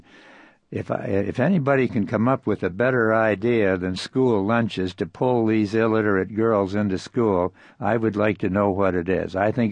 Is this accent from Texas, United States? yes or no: no; South Dakota, United States; I'm not saying we're entirely free of the danger of dust that we saw out there when I was growing up in South Dakota